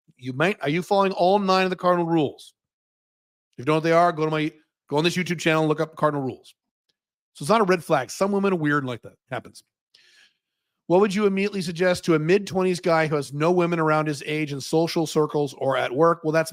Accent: United States; And I love visiting London as an American.

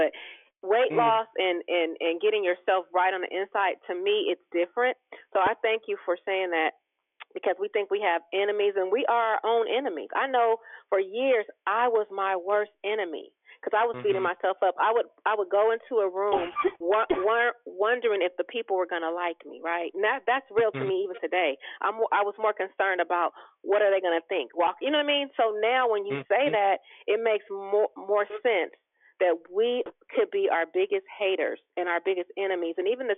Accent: Richmond, United States; Because, you know, 51 years old, born and raised in Richmond, and just for me, it's been the way God created me

